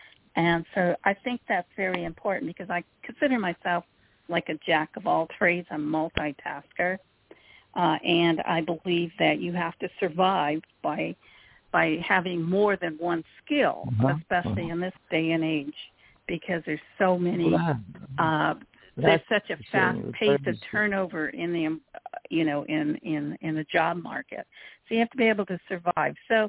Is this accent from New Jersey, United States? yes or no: no; California, United States; Well, I grew up here in California, and I spent a lot of time with my grandparents who came here from Italy, Sicily and Naples areas